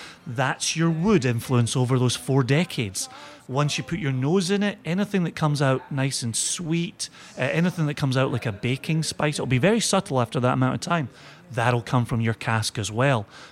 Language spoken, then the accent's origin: English; Scotland, United Kingdom; accent: Scottish; now in United States; And so when I go home, everybody in my family, my friend circle, makes fun of my transatlantic accent. And so I love coming back home to America, where people tend to enjoy my Scottish accent.